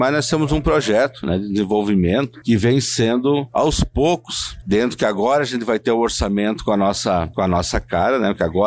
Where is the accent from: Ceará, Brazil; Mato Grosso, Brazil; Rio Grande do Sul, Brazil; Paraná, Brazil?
Rio Grande do Sul, Brazil; Espumoso; Espumoso, a minha terra natal aqui, porque eu sou nascido aqui na Campina Redonda.